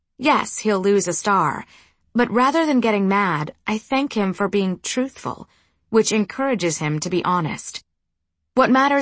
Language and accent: English; Horizontina, Rio Grande do Sul, Brazil; When I was growing up in Orizontina, there were six of us girls at the dinner table.